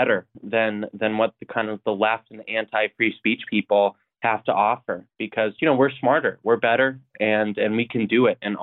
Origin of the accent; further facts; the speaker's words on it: Coeur d'Alene, Idaho, United States; I grew up in Idaho, North Idaho, and Coeur d'Alene, if anyone knows where that is.